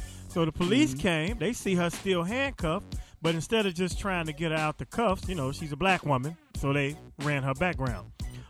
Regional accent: Chicago, Illinois, United States; But look, as a Chicagoan, man, I cannot sign off without showing love to the legendary Herb Kent we lost here in Chicago.

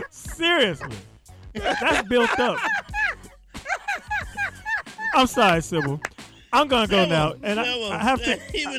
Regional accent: Chicago, Illinois, United States; But look, as a Chicagoan, man, I cannot sign off without showing love to the legendary Herb Kent we lost here in Chicago.

